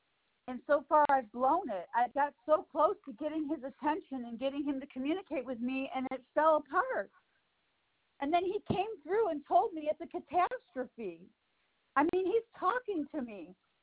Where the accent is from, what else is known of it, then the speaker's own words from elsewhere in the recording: Cleveland, Ohio, United States; born there; Cleveland.